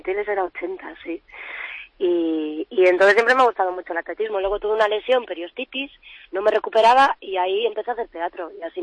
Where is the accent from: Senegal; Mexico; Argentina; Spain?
Spain; Vigo, Galicia; Pues aquí en Vigo, en mi tierra